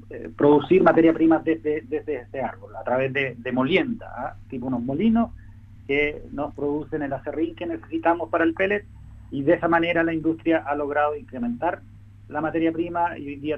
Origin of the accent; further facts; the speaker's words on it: Puerto Varas, Los Lagos, Chile; porque tú sabes, yo soy de Puerto Vara, espero que Los Lagos también cada vez tenga mayor capacidad productiva.